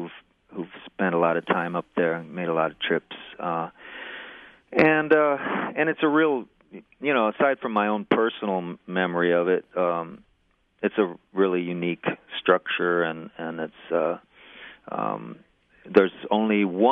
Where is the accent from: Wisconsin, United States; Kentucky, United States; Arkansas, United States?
Wisconsin, United States; Green Bay; I grew up in Green Bay. We used to do vacations up in Door County